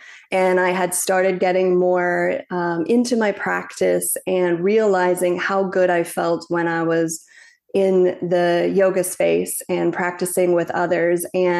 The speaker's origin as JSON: {"language": "English", "region": "British Columbia", "country": "Canada", "tie": "born or raised there", "said": "So I grew up in Canada, in a small town outside of Vancouver."}